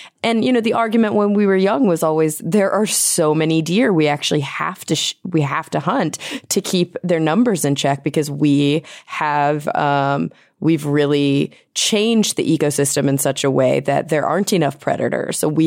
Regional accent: Texas, United States; You know, I grew up in Texas as well, and lived there 25 years of my life, and we grew up hunting deer.

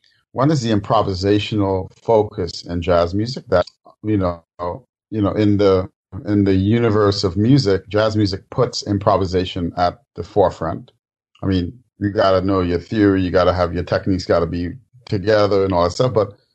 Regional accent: Bronx, New York, United States; After all, if you are African-American kid growing up in the Bronx, you know, hey, be an athlete, be a musician.

